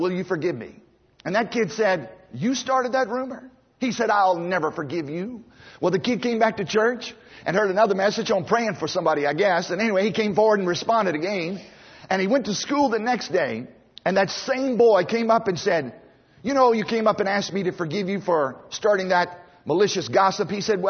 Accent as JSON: {"language": "English", "region": "Virginia", "country": "United States", "tie": "born or raised there", "said": "Now, my brother and I, we grew up in Southside, Virginia on a farm, and we raised our own potatoes."}